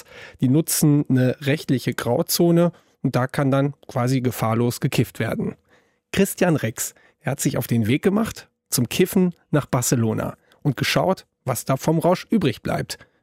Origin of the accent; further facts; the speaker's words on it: Wesel, North Rhine-Westphalia, Germany; 35 Minuten sind das von Wesel, meiner Heimatstadt, mit dem Auto bis zur holländischen Grenze.